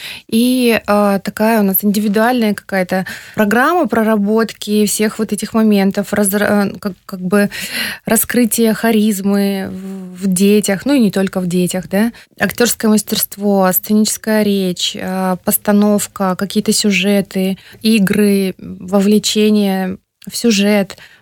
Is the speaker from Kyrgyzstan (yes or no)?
yes; Kara-Kul, Jalal-Abad Region, Kyrgyzstan; Я нет. Я здесь родилась, в Талаской области на тот момент. Сейчас это уже Джалалабад, город Каракуль. Я оттуда.